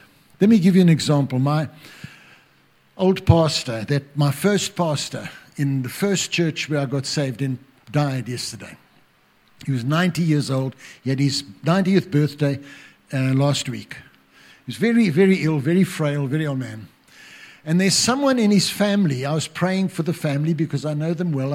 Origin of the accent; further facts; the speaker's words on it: Grahamstown, Eastern Cape, South Africa; I was in my hometown of Grahamstown many years ago, 1980, 81, and I was in a church.